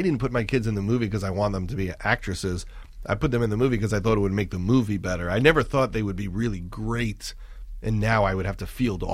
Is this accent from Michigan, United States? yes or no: no; Syosset, New York, United States; I'm from Long Island. Syosset and Woodbury. I lived in the Gates at Woodbury, and I was there till I went to college.